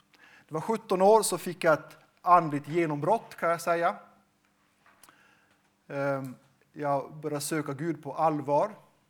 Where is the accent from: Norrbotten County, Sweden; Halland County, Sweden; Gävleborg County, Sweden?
Norrbotten County, Sweden; Pajala; first language Meänkieli; Swedish is a second language; Jag är uppvuxen utanför Pajala. I en tvåspråkig miljö. Mitt första språk är tornedalsfinska eller kvenska som man säger här. Svenska lärde jag mig i skolan.